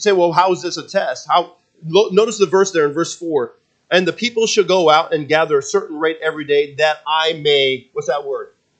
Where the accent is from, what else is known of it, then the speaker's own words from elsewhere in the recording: West Coast, United States; Now, I know I grew up on the West Coast, and they always have had some extremities and some things